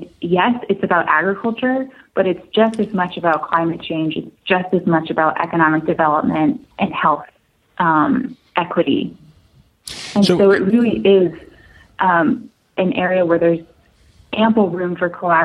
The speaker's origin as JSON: {"language": "English", "region": "California", "country": "United States", "tie": "born or raised there", "said": "I was not raised on a farm. I was raised in the Bay Area"}